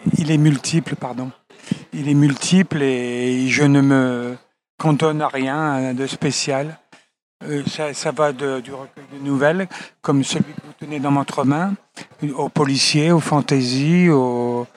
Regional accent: Hauts-de-France, France; now in Occitanie, France; Donc, de la Picardie à l'Occitanie, une migration intérieure de l'attirage au plateau violien. Donc, je suis de Viollefort. Hein. J'habite Viollefort, pardon.

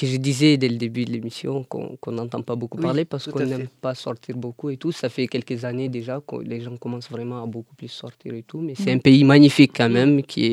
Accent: Mangaizé, Tillabéri, Niger; born there; Je suis née au Niger, à la frontière avec le Mali, dans un petit village qui s'appelle Mangaizé, dans le département de Wallam, c'est vraiment à la frontière malienne.

